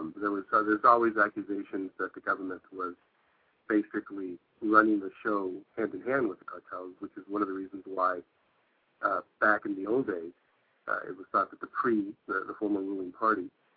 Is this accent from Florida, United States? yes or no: no; San Diego, California, United States; When I was growing up in San Diego, and I was a teenager in San Diego, I knew some kids who were being recruited to run drugs for Mexican traffickers